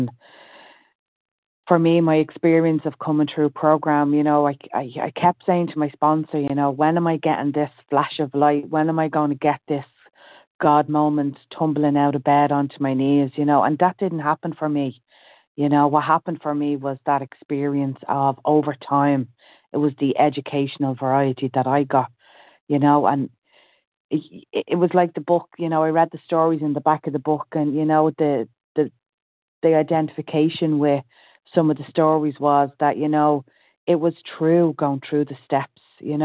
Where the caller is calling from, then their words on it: Leinster, Ireland; I'm in County Meath in Ireland.